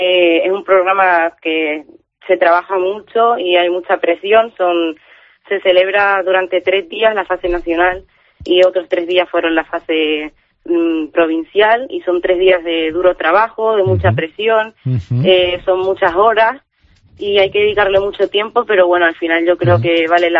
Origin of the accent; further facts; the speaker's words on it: Canary Islands, Spain; somos la solución a muchos problemas que nos encontramos como Canarias, como España, como país y también como Europa.